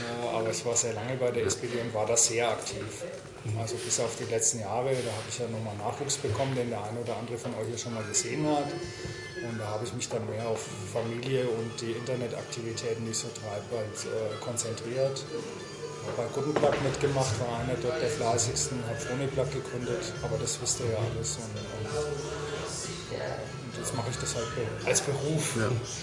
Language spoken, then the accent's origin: German; Ansbach, Bavaria, Germany; ich werde auch in meiner Heimatstadt Ansbach einiges machen.